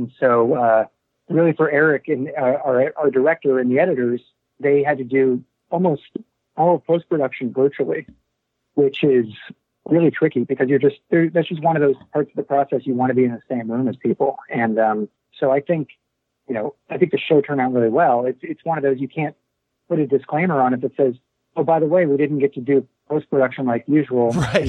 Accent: Texas, United States; I grew up in Texas, and I was in high school in Texas when Varsity Blues came out.

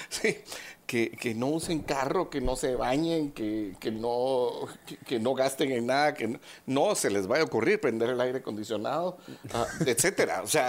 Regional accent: Guatemala; nosotros como guatemaltecos

